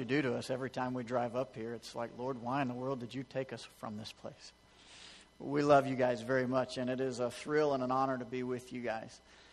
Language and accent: English; Alabama, United States; head back south to my roots, where I'm from. And God put a burden on our hearts for northern Alabama. I'm from Alabama